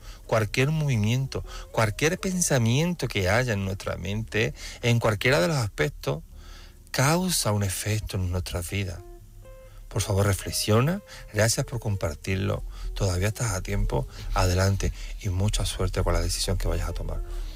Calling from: Seville, Andalusia, Spain; Buenas noches … de Sevilla y llamo para opinarle el tema de esta noche

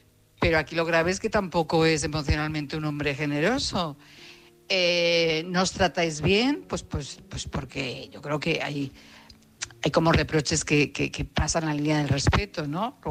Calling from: Madrid, Community of Madrid, Spain; corresponsal de Madrid.

